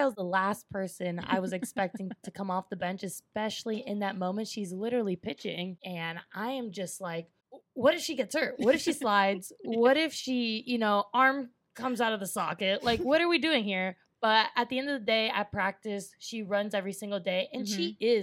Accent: Florida, United States; I'm a Florida native.

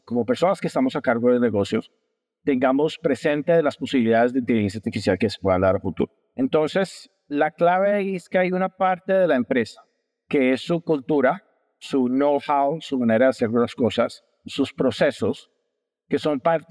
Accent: Colombia; born there; moved away; soy colombiano de nacimiento, actualmente opero en el Medio Oriente desde hace aproximadamente 7 años

